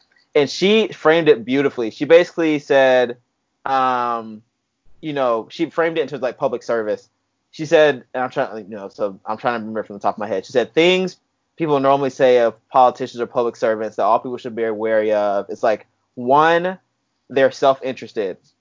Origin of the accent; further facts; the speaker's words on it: Deep South, United States; We just realized like we're Black men from the Deep South, right?